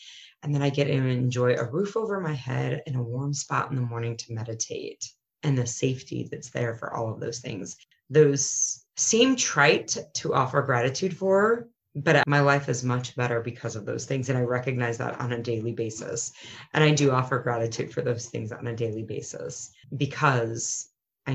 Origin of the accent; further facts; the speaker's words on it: United States; that I get to be an American and that my home country is safe